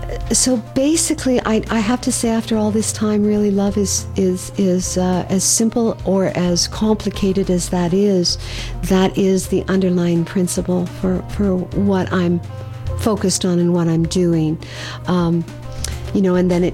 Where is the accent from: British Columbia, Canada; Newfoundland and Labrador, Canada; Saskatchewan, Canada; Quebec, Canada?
Quebec, Canada; Montreal; born there; I was born in Montreal, and glad that I am here.